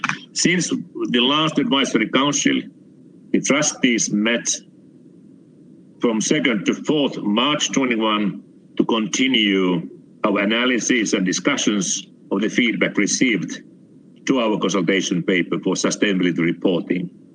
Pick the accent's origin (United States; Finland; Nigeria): Finland; I'm from Finland, we know ice hockey.